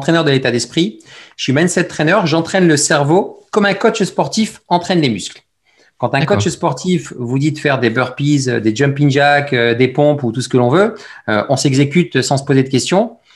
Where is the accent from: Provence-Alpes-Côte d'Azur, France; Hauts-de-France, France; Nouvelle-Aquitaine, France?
Hauts-de-France, France; Lens; Je suis un boyau rouge, je suis un vrai ch'ti, moi, je suis né à Lens.